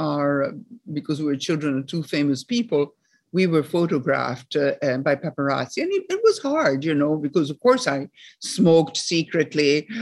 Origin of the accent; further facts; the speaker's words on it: Rome, Lazio, Italy; also born or lived in Paris, France; Yes, I grew up mostly in Italy, but a lot in France too. I was 3 years old when my parents divorced, and then my mom moved to Paris, to live in Paris, and my father stayed in Rome. So from 3 to 8, we lived in Paris